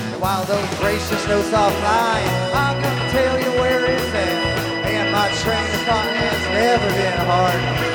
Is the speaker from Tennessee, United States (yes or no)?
yes; Nashville, Tennessee, United States; from Nashville, Tennessee.